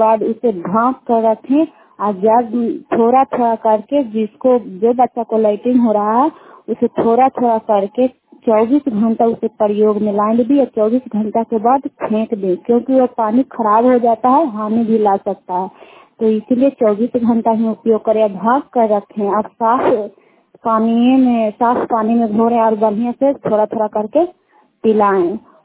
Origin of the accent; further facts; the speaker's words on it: Sukhhariya, Bihar, India; सुखहरिया के रहने वाले हैं। रुखाई पंचायत चंदेव प्रखंड नालंदा जिला के